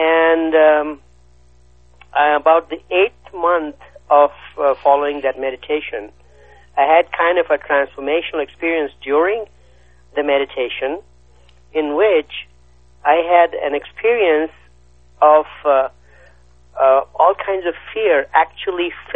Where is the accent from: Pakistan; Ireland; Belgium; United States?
Pakistan; when I was growing up in Pakistan